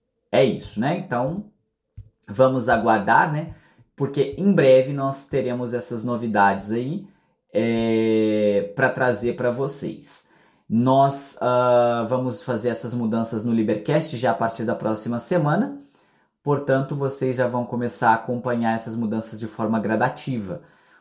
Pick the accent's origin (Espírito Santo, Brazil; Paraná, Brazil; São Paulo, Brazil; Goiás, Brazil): São Paulo, Brazil; Franca; born there; O meu berço de nascimento, né, já que eu nasci em Franca